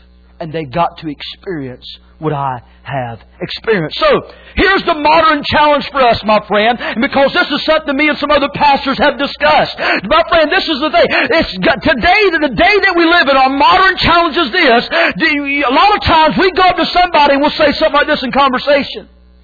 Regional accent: Tyner, North Carolina, United States; I'm from Tyner, North Carolina. North Kakalaki. That's what we call it. I'm down there. I was lived in a double wide most of my life.

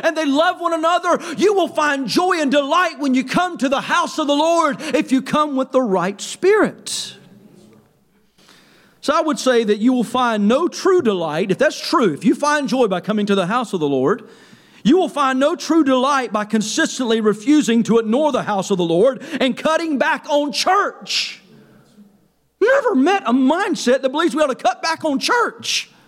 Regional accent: North Carolina, United States; I know I'm from North Carolina

